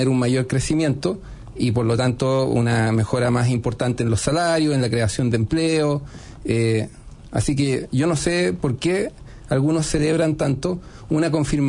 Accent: Chile; una economía emergente, cierto, como la chilena, porque nosotros no somos un país rico, somos un país que se estaba desarrollando muy bien

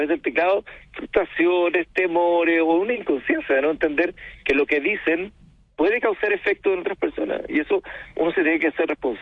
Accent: Chile; Querámonos un poquito más, si somos todos chilenos que queremos lo mejor para nuestras familias.

